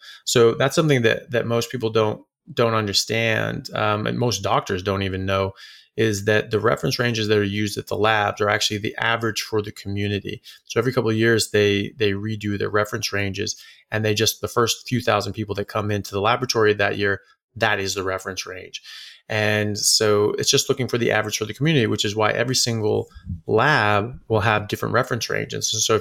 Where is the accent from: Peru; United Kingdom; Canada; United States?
United States; now in Perth, Australia; I'm from America, but I'm in Perth, Australia. So we're on the west coast of Australia next to absolutely nowhere. And so I'm just working as a doctor here in Perth.